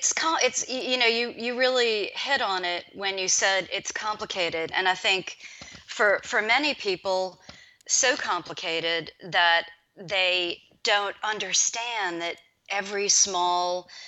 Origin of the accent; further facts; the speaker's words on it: New Orleans, Louisiana, United States; now in Atlanta, United States; I really enjoy going back to New Orleans, my hometown. We moved to Atlanta about 20 years ago, and going back home would be the favorite place that we like to return.